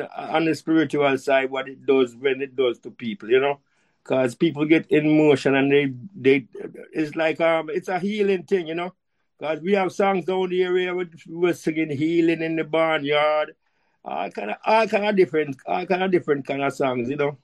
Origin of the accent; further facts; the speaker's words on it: Cambridge, Saint James, Jamaica; You know, I was born in 1953. And I was born in Cambridge. Way in the bush in St. James. Way in the bush. You know, and in Cambridge, when night come, you better go home because it's dark.